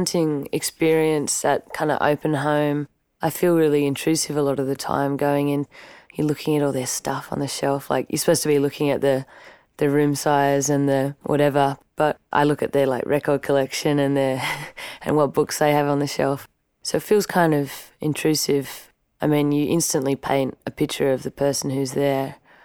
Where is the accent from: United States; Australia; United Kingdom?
Australia; Melbourne, Victoria; I'm a songwriter from Melbourne in Australia.